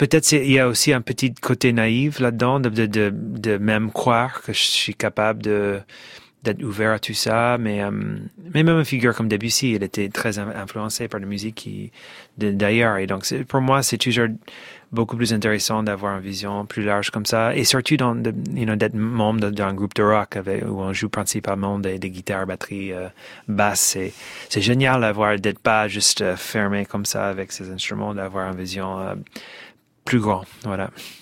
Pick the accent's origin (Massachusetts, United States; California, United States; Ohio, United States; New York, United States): Ohio, United States; French is a second language; Bien sûr, je suis très américain. Je viens d'Ohio.